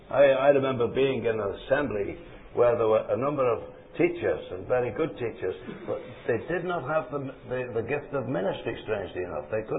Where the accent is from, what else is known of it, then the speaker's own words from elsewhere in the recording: Liverpool, North West England, United Kingdom; born there; I was born in Liverpool, a seaport